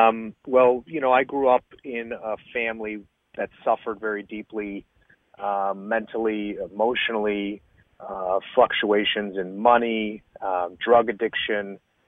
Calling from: Chicago, Illinois, United States; I'm actually in Chicago at the moment.

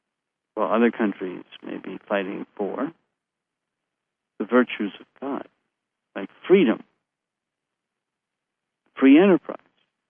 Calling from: United States; I'm going to use the United States because I'm speaking from the United States.

